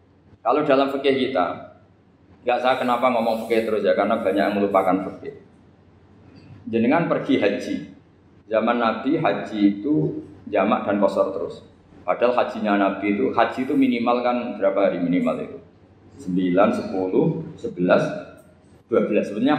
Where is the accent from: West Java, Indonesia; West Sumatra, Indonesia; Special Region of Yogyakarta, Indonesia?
Special Region of Yogyakarta, Indonesia; Sleman; saya orang Sleman, mau ke Jakarta